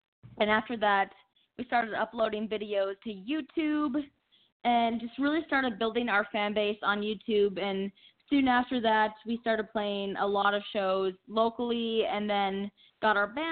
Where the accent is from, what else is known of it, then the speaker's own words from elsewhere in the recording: North Dakota, United States; And we are sisters, and we grew up in North Dakota.